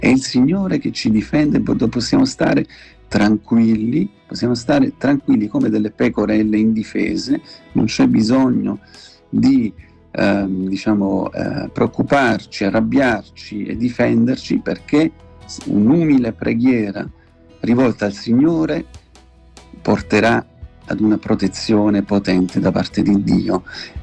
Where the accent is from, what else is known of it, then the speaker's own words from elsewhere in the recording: Germany; E poi siamo cresciuti in Germania